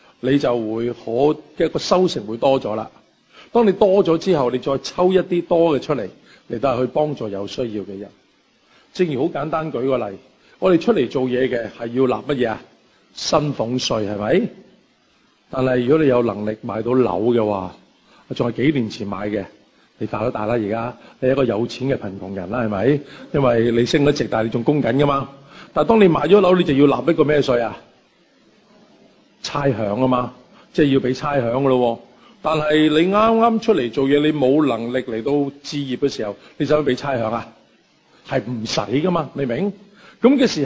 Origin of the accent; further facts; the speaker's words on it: Hong Kong; 这个观念有时候我们香港人会熟悉一些。